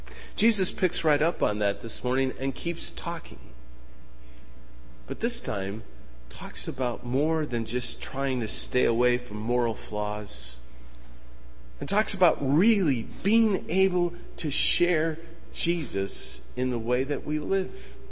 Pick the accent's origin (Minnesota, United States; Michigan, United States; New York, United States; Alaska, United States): Michigan, United States; Detroit; I grew up in Detroit.